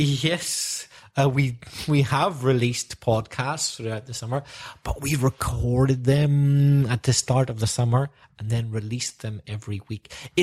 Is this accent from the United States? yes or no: no; Northern Ireland, United Kingdom; accent: Northern Irish; because my accent is from Northern Ireland